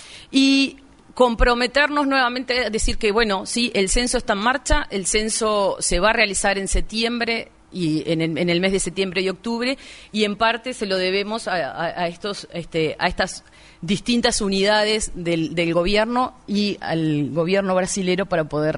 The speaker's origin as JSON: {"language": "Spanish", "country": "Uruguay"}